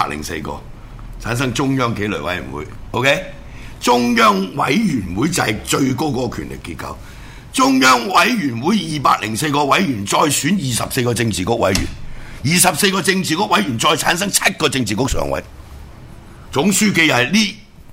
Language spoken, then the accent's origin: Cantonese; Hong Kong; 作為一個香港人，係咪喺中共間接統治底下，我哋有呢個空間，我哋都係要繼續講。